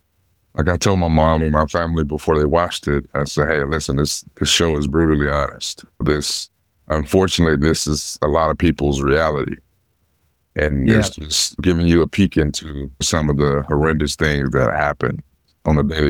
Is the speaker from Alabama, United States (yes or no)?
yes; Opelika, Alabama, United States; I grew up in Opelika, Alabama, and also spent a lot of time with my grandmother and my great-grandmother on their farm in Salem, Alabama